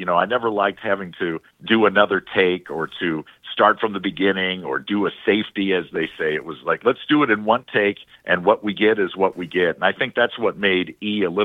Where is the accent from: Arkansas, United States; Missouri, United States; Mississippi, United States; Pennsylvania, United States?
Missouri, United States; St. Louis; So when he found out I was from St. Louis, that gave us a little bit of ground to build upon.